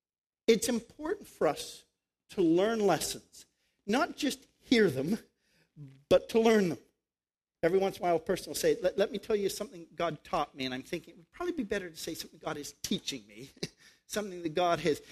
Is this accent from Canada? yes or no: yes; Canada; now in United States; I'm from Canada, eh? And we were moving down from Canada to Texas